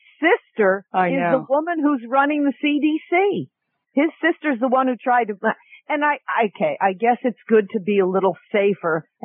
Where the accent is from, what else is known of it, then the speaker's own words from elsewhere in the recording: New Jersey, United States; now in Carrollton, United States; up in New Jersey, I know we're from New Jersey